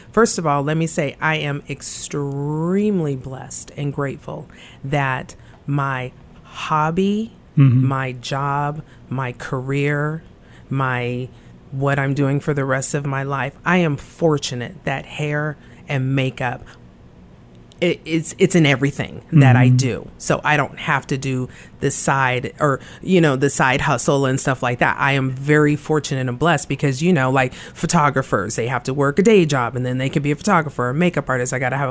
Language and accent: English; Glendale, United States; because I grew up in Glendale in the 80s. I was a teen.